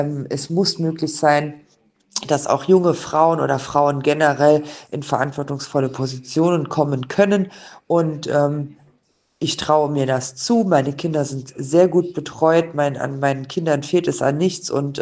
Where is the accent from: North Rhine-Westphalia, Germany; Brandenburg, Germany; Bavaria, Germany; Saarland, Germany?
Saarland, Germany; Nalbach; Mir liegen ganz viele Themen am Herzen für Nalbach, für meine Heimatgemeinde